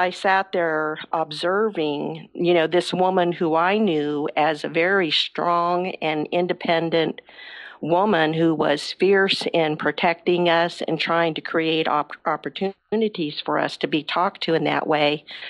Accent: Topeka, Kansas, United States; but I grew up in Topeka, so that, you know, it's the capital of Kansas. It's obviously not a huge city

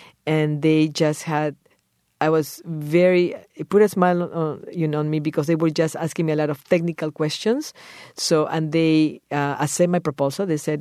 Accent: Peru; English is a second language; moved away; I always knew that I was going to live abroad when I was growing up in Peru at the age of 13. I already knew.

